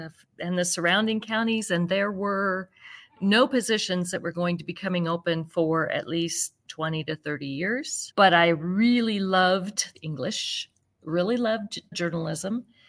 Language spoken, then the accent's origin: English; Phillipsburg, Kansas, United States; I grew up in Phillipsburg, Kansas. I spent my high school years telling everybody I would never marry a farmer.